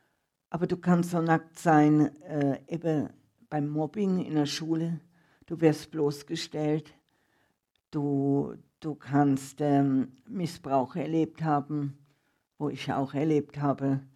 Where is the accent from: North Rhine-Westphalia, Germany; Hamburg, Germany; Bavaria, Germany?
North Rhine-Westphalia, Germany; Düsseldorf; now in Switzerland; Ich komme aus Düsseldorf, wo 800.000 Einwohner dazu mal hatte und wohnte in einem Haus, wo unten eine Kneipe war, Feuerwehr, Tramhaltestelle, Taxihaltestelle.